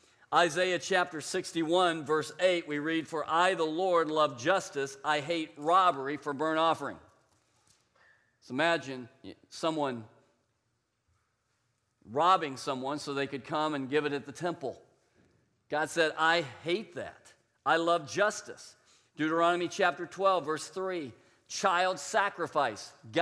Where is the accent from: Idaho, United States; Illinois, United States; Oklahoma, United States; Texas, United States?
Oklahoma, United States; Tulsa; I grew up in Tulsa, Oklahoma, the Babylon of religion.